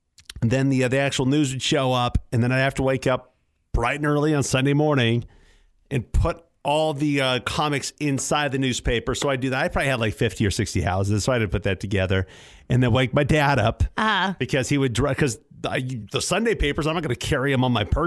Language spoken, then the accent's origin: English; Kent, Washington, United States; Born and raised in the Seattle area, Kent, Washington